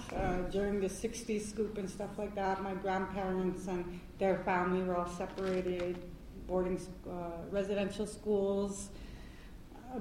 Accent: Winnipeg, Manitoba, Canada; And where I grew up in Winnipeg, Manitoba. And if anybody knows anything about Winnipeg, it's very gang-oriented, a lot of street gangs, a lot of violence

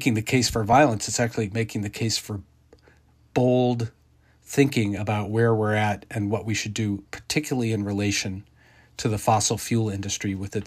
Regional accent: Midwest, United States; She also grew up in the Midwest. I grew up in the Midwest.

